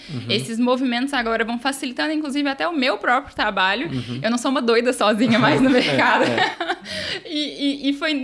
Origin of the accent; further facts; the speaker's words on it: Minas Gerais, Brazil; mas eu acho que como bons mineiros que somos, calados, a gente nem mostra tanto isso para o Brasil.